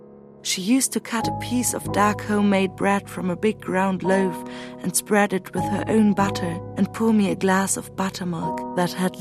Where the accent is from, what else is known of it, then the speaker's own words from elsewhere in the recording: Munich, Bavaria, Germany; I was born in Munich and regarded myself always as a Münchner Kindl, a Munich kid who wore a dirndl in summer. My mother, too, was born in Munich. My father was a Bavarian from Arnstein, but established himself as a lawyer in Munich in 1914.